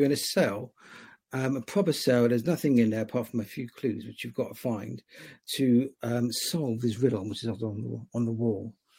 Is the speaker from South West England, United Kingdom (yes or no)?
yes; Melksham, South West England, United Kingdom; now in Trowbridge, United Kingdom; I grew up in Melksham, so not far from where I am now. I'm in Trowbridge